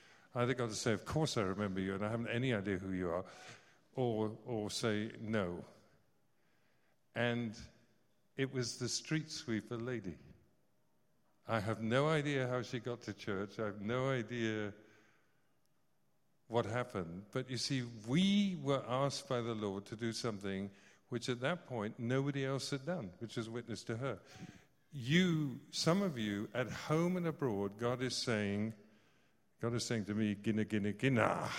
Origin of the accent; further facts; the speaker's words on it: Scotland, United Kingdom; born there; But I may take out a Scottish passport because I was born in Scotland.